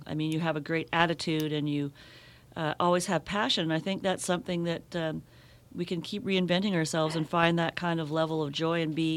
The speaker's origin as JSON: {"language": "English", "town": "Oak Bay", "region": "British Columbia", "country": "Canada", "said": "I was from Oak Bay, but we used to head over to Esquimalt"}